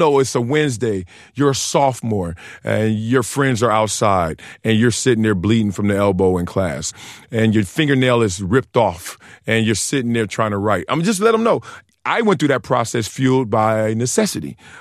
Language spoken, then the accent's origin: English; Compton, California, United States; I did. I'm born and raised in Compton, South Central LA, right here. In the heart of the city, in the heart of a lot of gang activity, the drugs, the poverty.